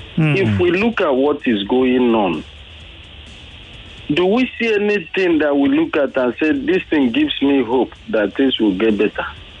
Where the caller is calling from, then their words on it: Ijeododo, Lagos, Nigeria; I'm calling from Ijeodudu.